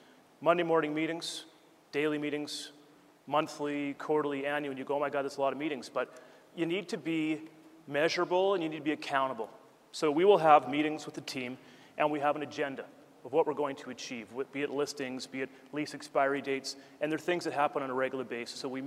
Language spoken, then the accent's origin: English; Vancouver, British Columbia, Canada; I'm from Vancouver. I used to deliver the Vancouver Sun. I was 12.